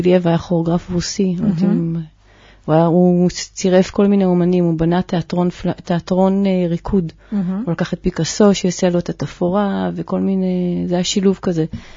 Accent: Jerusalem, Jerusalem District, Israel; אני ירושלמית משכונת ארגנים, זה שכונת מצוקה.

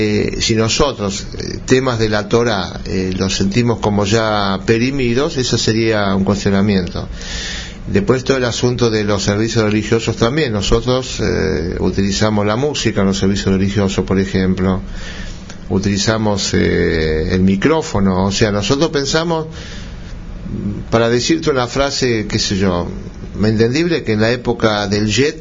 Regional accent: Argentina; now in Israel; La vida alrededor de una comunidad, de donde yo vengo, de Argentina, se siente más la vida religiosa comunitaria que en Israel.

